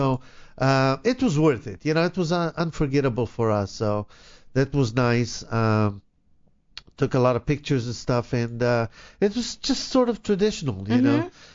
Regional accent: Israel; now in United States; I've lived here for 35 years. It's not the same. I'm an American, you know. I'm not as much Israeli anymore.

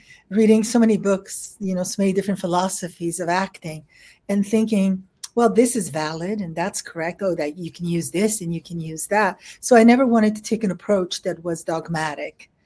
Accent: Paris, Île-de-France, France; And then growing up in Paris, I would always go to museums.

